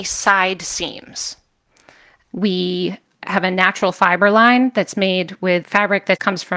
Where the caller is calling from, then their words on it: Lakeville, Connecticut, United States; I'm calling in from Lakeville, Connecticut.